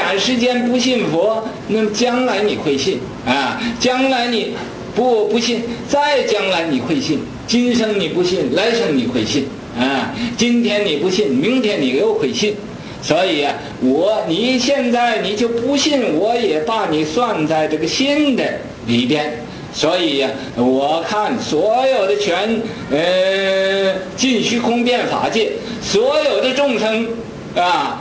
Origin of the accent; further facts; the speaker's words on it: China; 因为我也是中国人